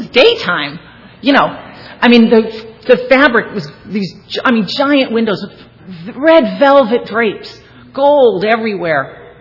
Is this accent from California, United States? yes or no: yes; Venice, California, United States; Now, I grew up in Venice, and I had run away once to Culver City, which was 7 miles east.